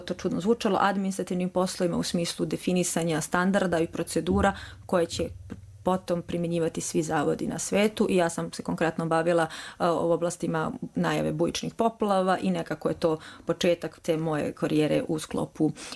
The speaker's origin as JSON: {"language": "Serbian", "region": "Belgrade", "country": "Serbia", "tie": "born there", "lives_now": "Republika Srpska, Bosnia and Herzegovina", "said": "U Beogradu."}